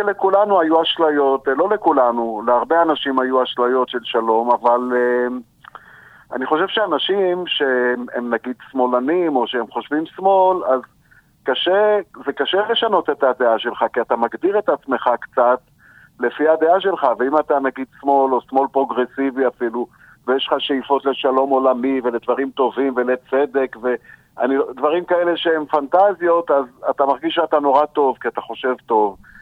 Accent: Haifa, Haifa District, Israel; אני ילד טוב חיפה, נולדתי בחיפה

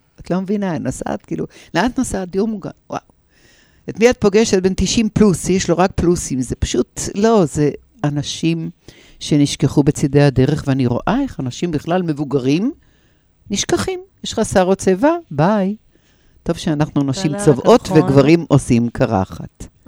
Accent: Kraków, Lesser Poland, Poland; Hebrew is a second language; now in Israel; ואצלנו בקרקוב, כי אני ילידת פולין, אז אצלנו בקרקוב חס מלדבר על גיל.

